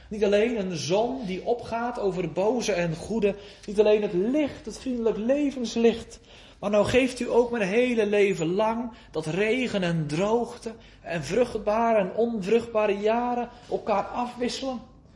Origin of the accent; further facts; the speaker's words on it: Netherlands; born there; En dan wonen wij hier in dit land, we zijn geboren in Nederland.